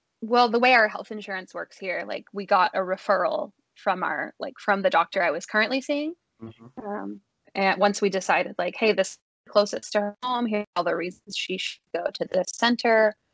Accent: Mississippi, United States; And so I grew up in Mississippi, and I was in college in Tennessee.

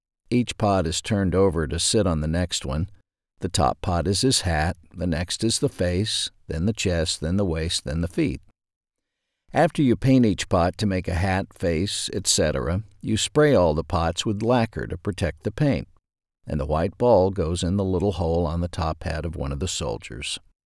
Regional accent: Ashdown, Arkansas, United States; Growing up in Ashdown, Arkansas, my sister and I made many of the decorations for the Christmas tree.

